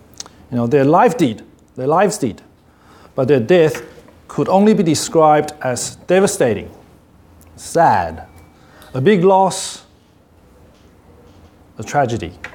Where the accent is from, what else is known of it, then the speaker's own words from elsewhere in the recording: Taipei, Taiwan; now in Australia; I'm from Taipei. It's a city with many motorbikes and surrounded by mountains.